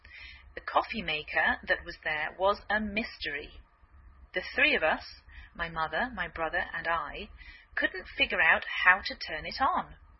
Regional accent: England, United Kingdom; now in United States

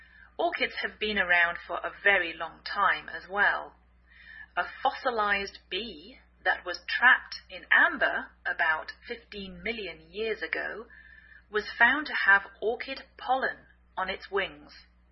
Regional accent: England, United Kingdom; now in United States

